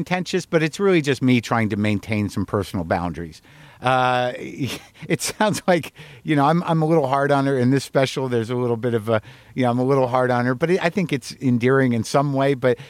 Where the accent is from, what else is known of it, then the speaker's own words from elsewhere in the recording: United States; something about being American where, you know, when these basic sort of freedoms, the freedom to shop, are taken away from us